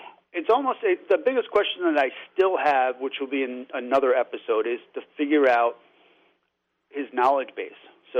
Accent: Redding, Connecticut, United States; when the curator at the time found out that I was from Reading, she said, "Oh, you're from Reading.

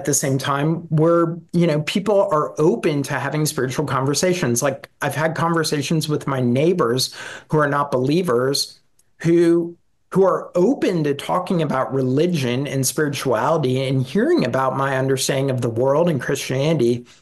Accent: Canada; I grew up in Canada.

